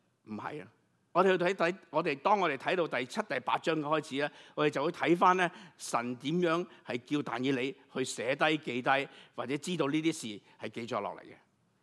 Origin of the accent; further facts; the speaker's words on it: China; 即是我们中国人的